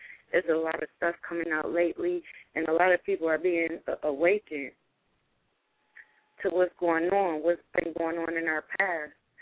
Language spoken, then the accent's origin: English; United States; that convenience is just a part of being American. And we have conveniences at everywhere.